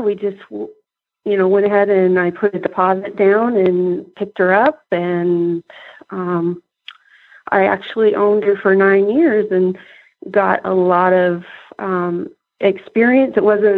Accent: Salt Lake City, Utah, United States; I grew up in Salt Lake City, and I actually had leased horses until I was 16, and I was able to get my own horse.

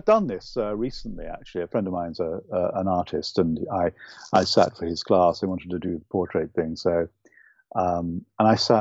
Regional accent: United Kingdom; accent: UK accent; I'm sad to say this, but I'm Irish, but I don't have the beautiful lyrical Irish accent. I really wish I did, but it would be false of me to try and copy it. I was brought up largely in the UK, so I speak with a UK accent.

